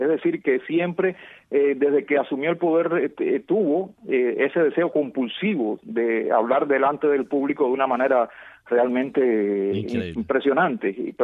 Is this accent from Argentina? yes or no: no; Cuba; como cubano